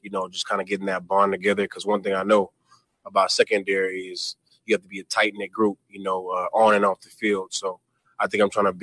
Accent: the South, United States; that I'm from the South, so everyone I know always talks about SEC.

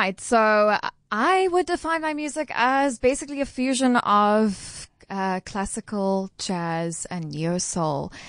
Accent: Somerset West, Western Cape, South Africa; I grew up in Somerset West.

